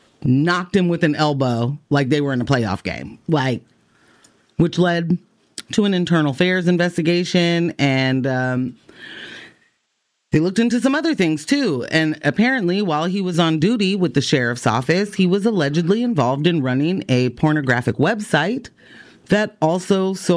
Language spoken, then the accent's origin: English; Portland, Oregon, United States; I'm from Portland, so I have heard every NBA season that we're rebuilding.